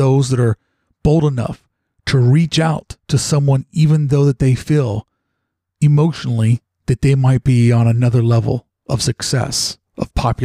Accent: Kentuckiana, United States; Because I remember at that time, growing up in Kentuckiana

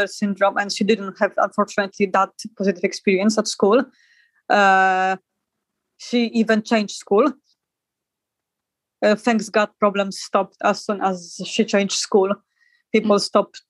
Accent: Poland; English is a second language; I'm from Poland

